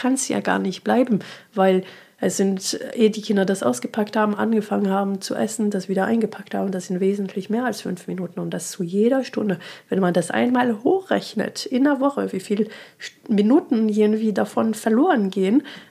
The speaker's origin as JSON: {"language": "German", "country": "France", "second_language": "German", "said": "ich komme aus Frankreich, wie man es so schön hört."}